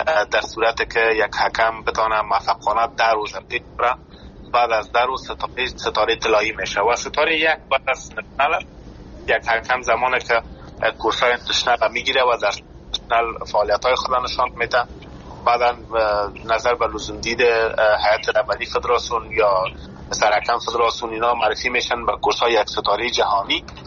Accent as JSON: {"language": "Persian", "country": "Afghanistan", "tie": "born or raised there"}